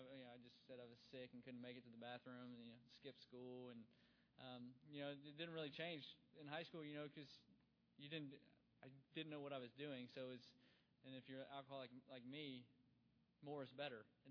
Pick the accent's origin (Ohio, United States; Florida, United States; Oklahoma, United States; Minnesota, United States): Ohio, United States; See, I grew up in Ohio, small town in Ohio, just a, you know, pretty normal family